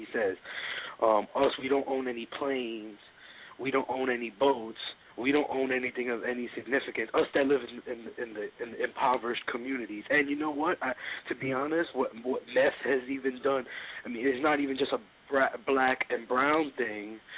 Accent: Brooklyn, New York, United States; accent: Brooklyn; I'm from Brooklyn, New York. I'm only 19 years old

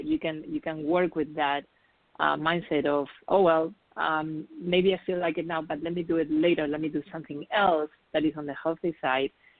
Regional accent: Spain; English is a second language; moved away as an adult; now in New York, United States; And when I moved to New York from Spain, where originally I'm from, if you haven't noticed, I have an accent.

